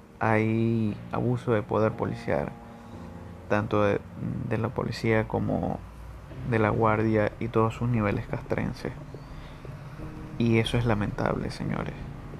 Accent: Maracaibo, Zulia, Venezuela; Sí, soy venezolano, Maracaibo específicamente.

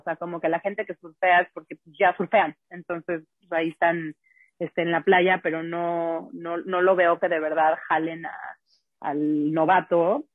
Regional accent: United States; Como yo crecí en Estados Unidos

